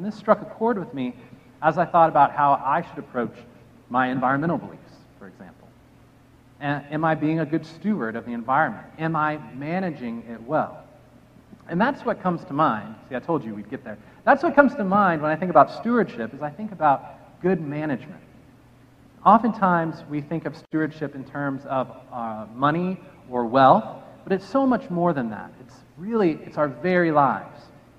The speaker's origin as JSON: {"language": "English", "region": "Texas", "country": "United States", "tie": "born or raised there", "said": "I grew up in South Texas, and there were some more aggressive bees migrating up from Mexico"}